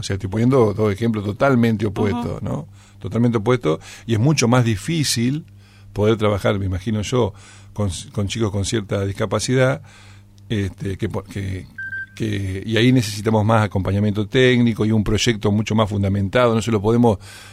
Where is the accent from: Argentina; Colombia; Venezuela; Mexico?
Argentina; ¿cómo nosotros estamos construidos como argentinos, no?